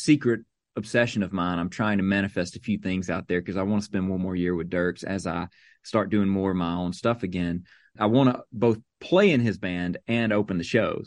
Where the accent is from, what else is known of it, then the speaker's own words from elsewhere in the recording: Mississippi, United States; she grew up just south of me in Louisiana, where I grew up in Mississippi.